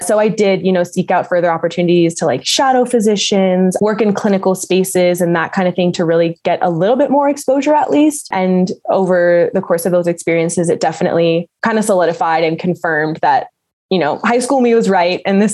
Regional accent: United States; And, you know, I was born in America. I grew up around American students and everything.

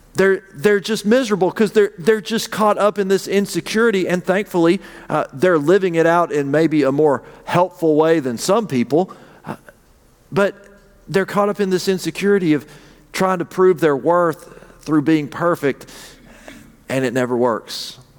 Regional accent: Appalachia, United States; And as an Appalachian, I give thanks for our musical offering today.

